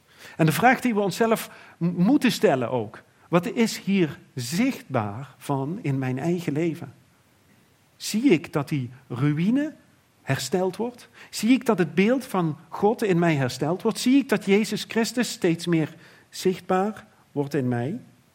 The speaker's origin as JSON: {"language": "Dutch", "town": "Sint Odiliënberg", "region": "Limburg", "country": "Netherlands", "tie": "born or raised there", "said": "Vroeger toen ik klein was, ik ben opgegroeid in Sint-Udiliënberg. En dat is maar 2 dorpen van Montfort af."}